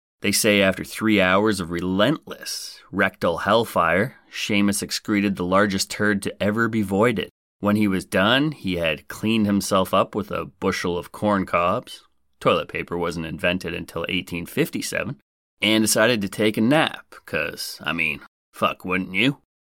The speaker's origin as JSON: {"language": "English", "region": "Nebraska", "country": "United States", "tie": "born or raised there", "said": "somewhere in my home state of Nebraska, the good life"}